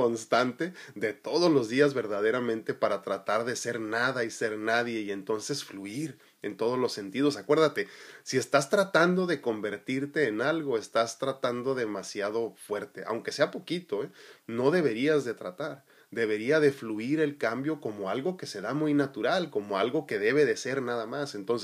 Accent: Mexico; A mí me llama mucho la atención que nosotros como hispanos, latinos, mexicanos en específico, se nos dificulta mucho esto de decir, ya fui esto por 20 años y ya no puedo ser otra cosa.

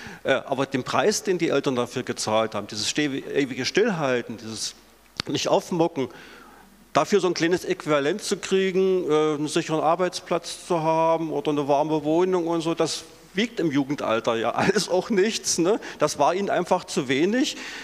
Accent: Germany; born there; Ich bin nicht stolz auf die DDR, ich bin aber in der DDR geboren

